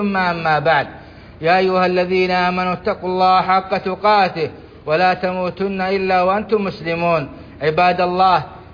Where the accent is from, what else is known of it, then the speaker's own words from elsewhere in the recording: Saudi Arabia; القيادات الحكومية في بلادنا السعودية